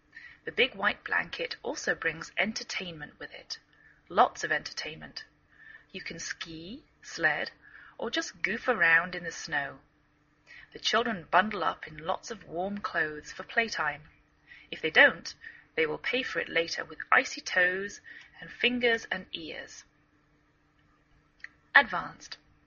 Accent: England, United Kingdom; now in United States

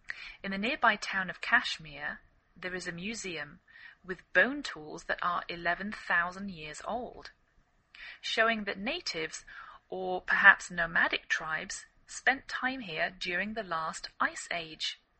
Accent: England, United Kingdom; now in United States

